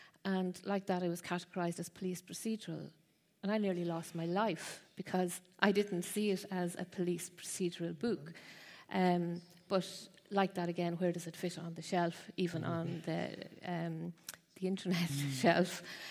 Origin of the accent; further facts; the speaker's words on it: Mullingar, Westmeath, Ireland; I'm from Mullingar in Ireland, which is right in the heart of the country.